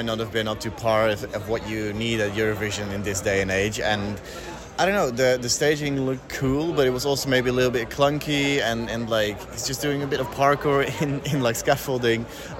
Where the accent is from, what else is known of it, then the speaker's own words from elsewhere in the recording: Netherlands; from the Netherlands.